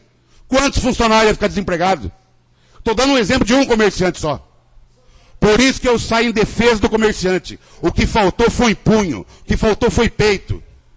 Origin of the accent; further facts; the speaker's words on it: Brazil; estamos aí na batalha e como um bom brasileiro não desiste nunca